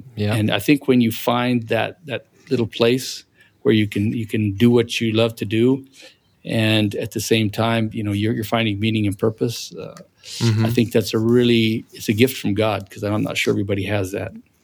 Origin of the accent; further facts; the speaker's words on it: Rocky Mountains, United States; I wasn't afraid of the mountains back then because I grew up in the Rockies.